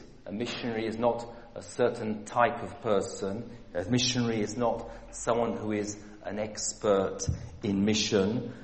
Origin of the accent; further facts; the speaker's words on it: England, United Kingdom; moved away as an adult; now in France; But I am English, 100%. I'm as English as most of you. But I said after 30 years in France